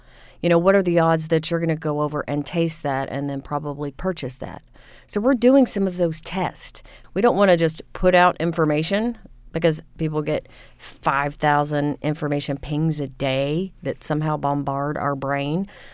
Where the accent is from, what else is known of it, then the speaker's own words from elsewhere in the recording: Gulf Coast, United States; I'm an oyster kind of a girl. I come from the Gulf.